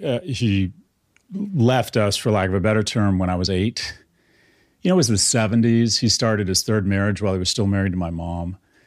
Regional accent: California, United States; born there; I was born in California in the 60s, a white heterosexual male, which was like hitting a lottery.

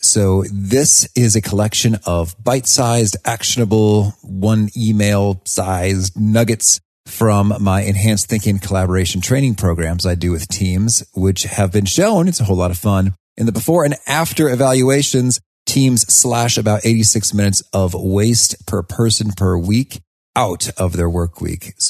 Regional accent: United States; I mean, there's so many ways that I don't, as an American, I can imagine a few interpretations for that word and scene.

